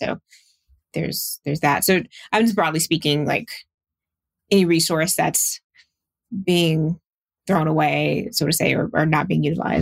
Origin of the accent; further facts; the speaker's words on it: Houston, Texas, United States; I mean, I grew up in Houston. It is an energy town.